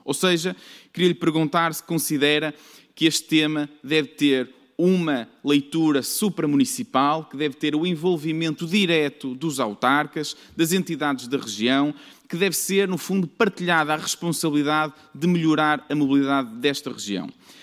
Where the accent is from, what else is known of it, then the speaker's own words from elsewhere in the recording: Marco de Canaveses, Porto, Portugal; que sou natural de Mar de Canaveses